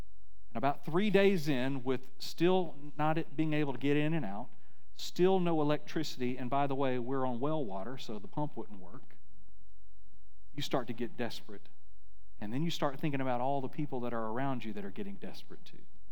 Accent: Florida, United States; Now, I grew up in Florida. I went through a lot of hurricanes

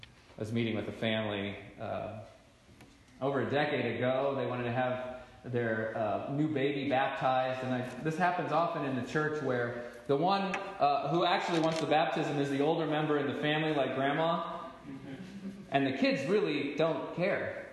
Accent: Gulf Coast, United States; Many of you know I grew up on the Gulf Coast

